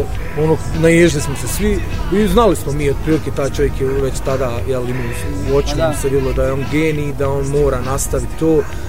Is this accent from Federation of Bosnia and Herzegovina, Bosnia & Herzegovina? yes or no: no; Tuzla, Tuzla Canton, Bosnia & Herzegovina; dolazimo iz Tuzli, pustimo neki 7-8 godina.